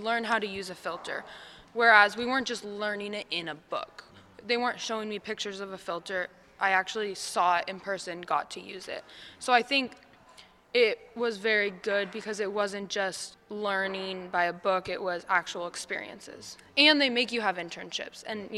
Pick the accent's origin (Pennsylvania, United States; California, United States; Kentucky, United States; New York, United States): California, United States; Lodi; I was born and raised in Lodi and actually went to Cal Poly San Luis Obispo for oenology.